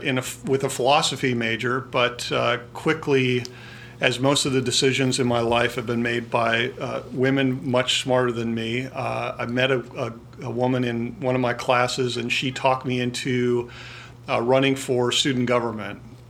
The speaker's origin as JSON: {"language": "English", "region": "North Dakota", "country": "United States", "tie": "born there", "also_born_or_lived": "Wyoming", "said": "I was born actually in North Dakota, so"}